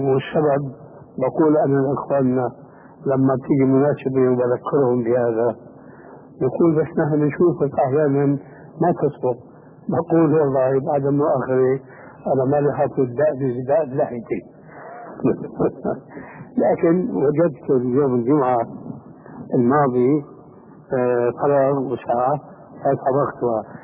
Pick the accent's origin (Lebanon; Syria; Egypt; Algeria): Syria; كما يقول العام عندنا في سوريا